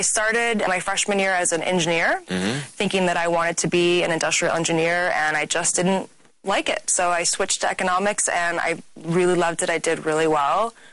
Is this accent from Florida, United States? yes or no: no; Detroit, Michigan, United States; my grandfather started a grocery store in Detroit. So I'm originally from Detroit.